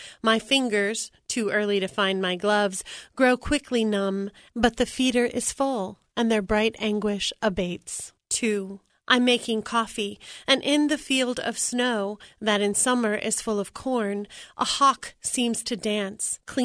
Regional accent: Yellow Springs, Ohio, United States; from Yellow Springs, Ohio.

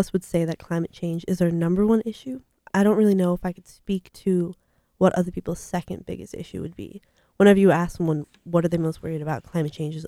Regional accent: Elgin, Illinois, United States; born there; For me, my parents were born in India. My older sister was born in India, but I was born in Elgin, Illinois.

